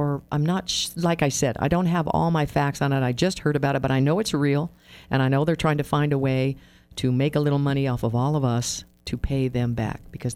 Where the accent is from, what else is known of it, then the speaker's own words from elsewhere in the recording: Los Angeles, California, United States; now in Reno, United States; I came from Los Angeles. I thought, what in the heck?